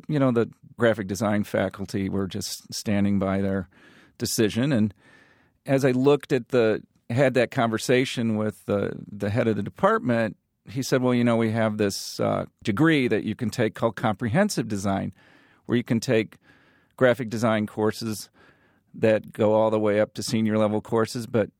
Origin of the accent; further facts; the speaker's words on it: Peoria, Illinois, United States; So, you know, in the rural middle America that I grew up with, you sort of said, oh, I'm from Peoria.